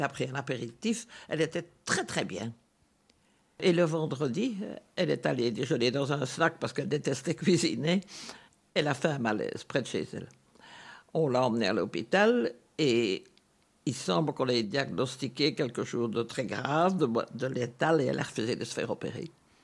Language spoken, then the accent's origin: French; Brussels, Belgium; born there; Moi, je suis né dans les Marolles, alors avec la jonction Nord-Midi, derrière la chapelle, pour ce qui est des trous, je ne crains personne